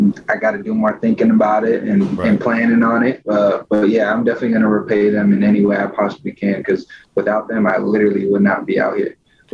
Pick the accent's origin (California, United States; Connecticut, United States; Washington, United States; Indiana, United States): California, United States; I would love to stay on the West Coast just because I was born and raised in Cali.